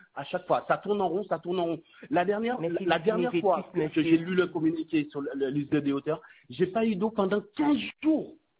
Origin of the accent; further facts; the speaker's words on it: Guadeloupe; Si en tant que Guadeloupéen, on va comprendre le problème à la population là